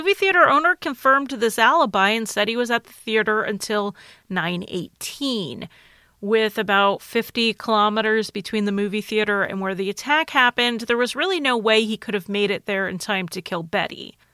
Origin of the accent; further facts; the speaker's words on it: United States; I'm American, so I don't know anything.